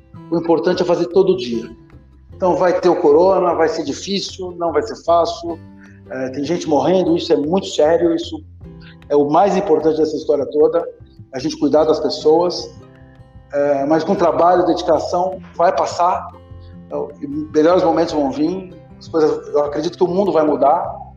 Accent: Brazil; E como bom brasileiro, eu pedi um desconto.

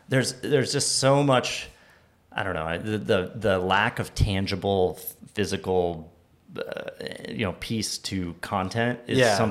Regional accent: Delton, Michigan, United States; Delton, Michigan.

